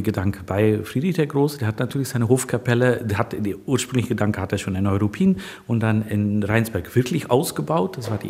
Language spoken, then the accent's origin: German; Flanders, Belgium; now in Germany; Da hat meine Heimat zurückgerufen, bin ich acht Jahre oder fast neun Jahre Geschäftsführer und künstlerische Leiter gewesen beim Flandern-Festival von der Abteilung Mechelen und Kempen. Also ich bin immer in Deutschland wohnhaft geblieben.